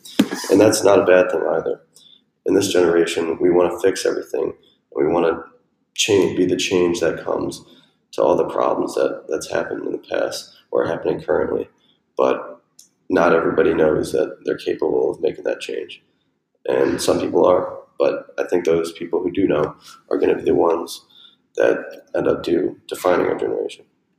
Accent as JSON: {"language": "English", "town": "Chicago", "region": "Illinois", "country": "United States", "said": "I'm coming from Chicago area. And yeah, just now a freshman in college, but graduated this past May from a pretty big high school from the north suburbs of Chicago."}